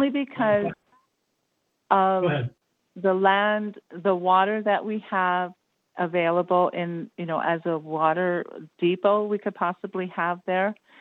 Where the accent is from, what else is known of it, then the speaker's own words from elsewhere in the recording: United States; And, you know, being Native American, and it's a really big thing for us to have the land that we've been given, okay?